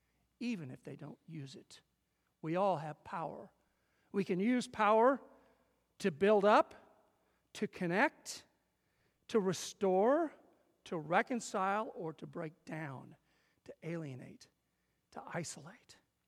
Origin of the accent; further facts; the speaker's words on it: Midwest, United States; I guess you could say we grew up in the Midwest in a very similar way. There was a John Wayne mentality of the place we grew up in the Midwest.